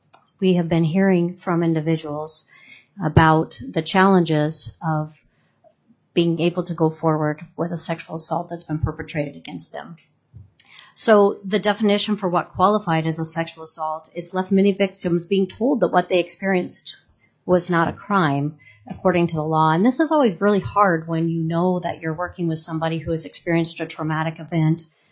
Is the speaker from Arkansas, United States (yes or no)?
no; Fairbanks, Alaska, United States; We're in a college town, many of us. I'm from Fairbanks, and we have heard this story